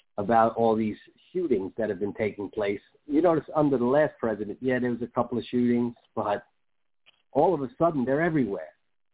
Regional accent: New York, United States; When I was a kid growing up in New York, when you went into Manhattan, you had to hide your gold change.

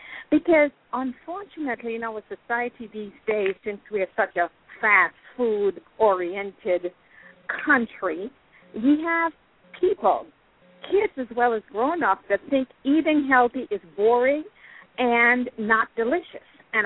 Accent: Antigua & Barbuda; I'm originally from the Caribbean, an island called Antigua. You might have heard it pronounced Antigua.

